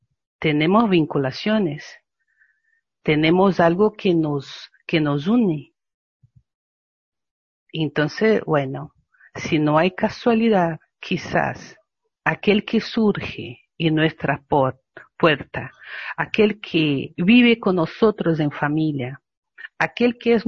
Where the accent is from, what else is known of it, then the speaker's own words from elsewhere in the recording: Brazil; Soy de Brasil, así que también me impacta lo de Amazonia